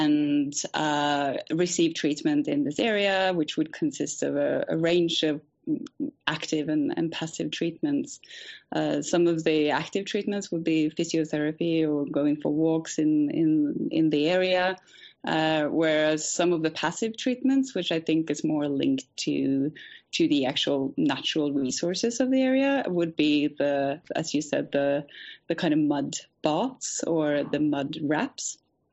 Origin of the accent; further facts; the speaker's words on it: Norway; moved away; So I'm originally from Norway, but I've lived abroad for a number of years.